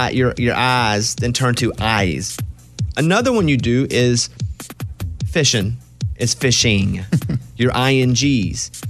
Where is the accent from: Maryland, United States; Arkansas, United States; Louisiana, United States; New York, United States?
Arkansas, United States; So yeah, my accent does come out either when I'm tired or when I go back home to Arkansas and I'm there around some of my friends for a long period of time